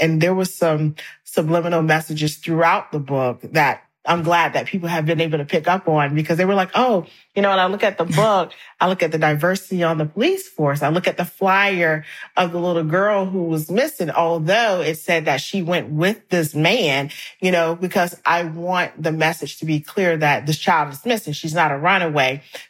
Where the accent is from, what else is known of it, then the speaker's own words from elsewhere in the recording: South Carolina, United States; And so I'm from South Carolina. I grew up in church.